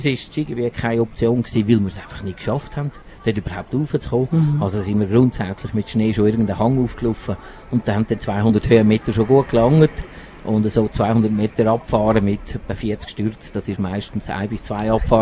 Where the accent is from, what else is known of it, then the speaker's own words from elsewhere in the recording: Andermatt, Uri, Switzerland; Ich bin im Tal geboren, zu Realb und zu Andermatt aufgewachsen.